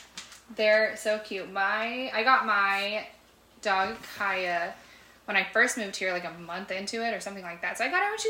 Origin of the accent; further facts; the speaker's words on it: New Mexico, United States; now in Nashville, United States; Oh, we're from New Mexico.